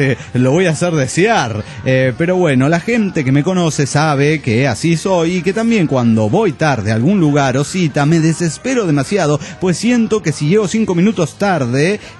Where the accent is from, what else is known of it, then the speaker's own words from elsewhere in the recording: Mexico City, Mexico; Soy el Tacuben del DF mexicano.